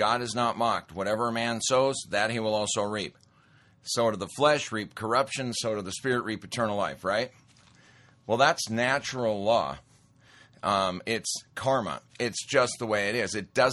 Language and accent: English; Montana, United States; I grew up in Montana, been around a lot of that stuff, and been to a lot of ranches and whatnot.